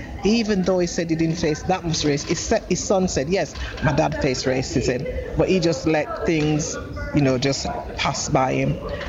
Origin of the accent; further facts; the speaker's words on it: Montego Bay, Saint James Parish, Jamaica; he said he came from Montego Bay, and I'm from Montego Bay.